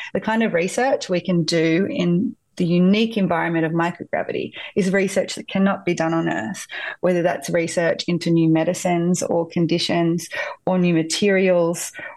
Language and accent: English; Australia; I never thought I'd have the chance to do so representing my home country.